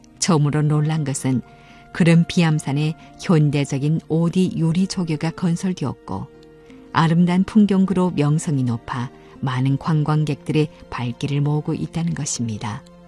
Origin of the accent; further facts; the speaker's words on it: Yanbian, Jilin, China; 윤동주 시인의 유적지가 내 고향 연변에 있어